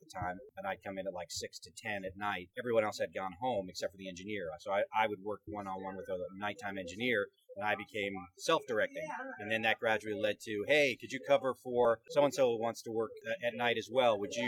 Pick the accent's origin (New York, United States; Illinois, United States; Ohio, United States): New York, United States; Brooklyn; since I am from Brooklyn, and I might as well, you know, imitate some of my old buddies in the neighborhood.